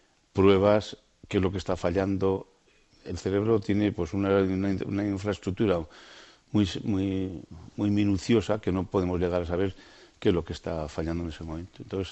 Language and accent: Spanish; Beire, Navarre, Spain; Beire, sí.